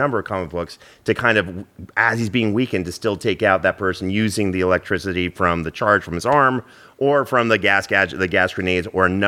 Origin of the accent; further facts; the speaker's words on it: Ottawa, Ontario, Canada; I'm from Ottawa, Canada.